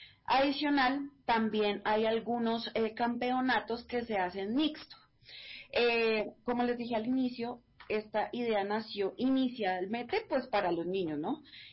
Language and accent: Spanish; Colombia; nosotros como colombianas fuimos como condecoradas